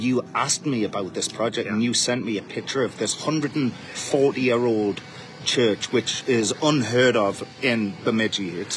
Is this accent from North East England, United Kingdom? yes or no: yes; Wallsend, North East England, United Kingdom; When I'm from Newcastle, Wall's End, which is where the Roman wall ended